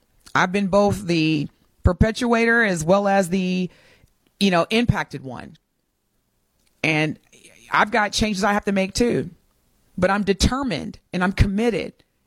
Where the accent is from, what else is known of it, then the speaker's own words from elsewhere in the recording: United States; I'm an American. I don't know any other country in terms of where I live and raising my children and being raised.